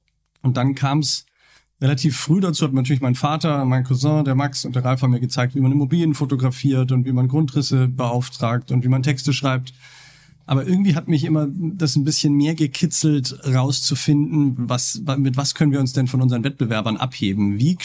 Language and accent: German; Munich, Bavaria, Germany; Ich bin in München geboren, bin auch hier aufgewachsen, war dann hier auf dem Gymnasium